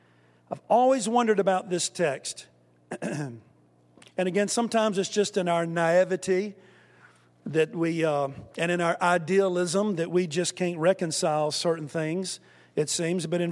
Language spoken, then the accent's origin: English; Wilson, United States; I grew up Methodist in Wilson, and I'm a big rah-rah John Wesley fan.